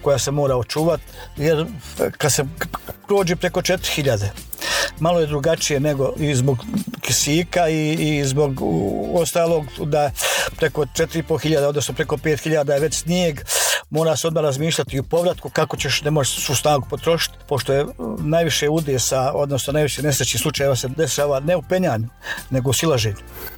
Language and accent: Bosnian; Sarajevo, Federation of Bosnia and Herzegovina, Bosnia & Herzegovina; Pošto sam rođen u Sarajevu, živio u Sarajevu, te planine oko Sarajeva.